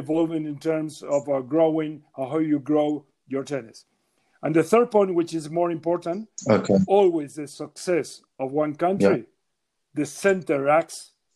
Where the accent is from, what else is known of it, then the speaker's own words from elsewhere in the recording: Mar del Plata, Buenos Aires Province, Argentina; born there; English is a second language; I was born in Argentina, in Mar del Plata. Mar del Plata is a coast Atlantic town, city.